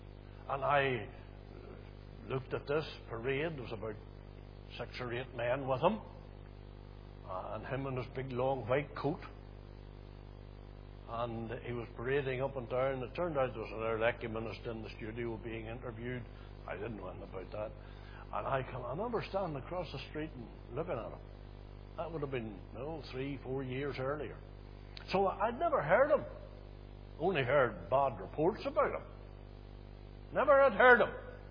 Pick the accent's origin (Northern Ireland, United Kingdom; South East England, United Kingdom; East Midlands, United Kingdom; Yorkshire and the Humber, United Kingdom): Northern Ireland, United Kingdom; Belfast; also born or lived in County Fermanagh; At that time, I was living in Belfast. I was born away down in County Fermanagh, but about 1951 or two, we had moved to Belfast for a number of reasons, economic and everything else, the usual. So we were living in Belfast